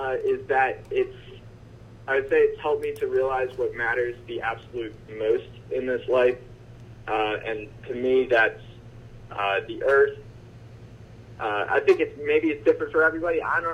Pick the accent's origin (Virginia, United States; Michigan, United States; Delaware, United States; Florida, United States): Delaware, United States; Wilmington; Sure. So, I grew up in Wilmington, Delaware, right here around Bellefonte, and I actually went to school at St. Helena's from 2nd to 8th grade